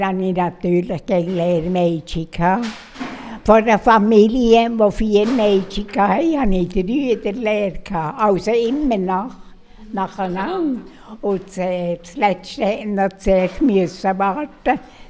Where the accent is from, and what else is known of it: Bern, Switzerland; born or raised there